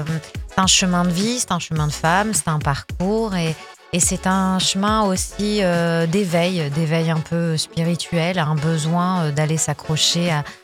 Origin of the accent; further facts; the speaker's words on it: France; en tant que Française et ayant cette chance incroyable de vivre dans un pays qui n'est pas en guerre